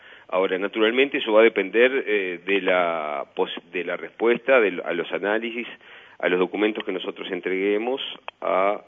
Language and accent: Spanish; Uruguay; Como uruguayo, podré tener mi opinión particular